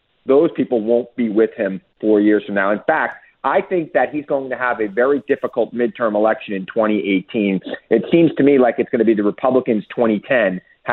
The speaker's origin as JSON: {"language": "English", "region": "New York", "country": "United States", "said": "I mean, I'm a New Yorker. I've been watching Donald Trump's career my whole life. He was very popular. He was on the Howard Stern show all my life growing up"}